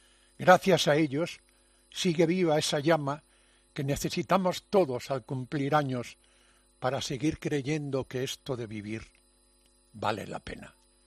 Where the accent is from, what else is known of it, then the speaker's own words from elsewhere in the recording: Padrón, Galicia, Spain; en Padrón, mi pueblo del alma, acaban de bautizar una plaza con mi nombre